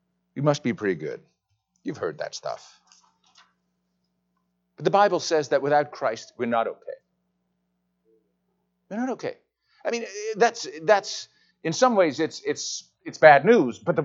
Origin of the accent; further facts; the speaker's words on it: England, United Kingdom; Because I came from England, that's how they say it there, right?